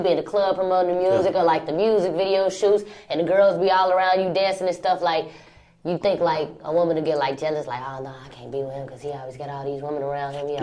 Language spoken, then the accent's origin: English; Chicago, Illinois, United States; You know I'm from Chicago, I fuck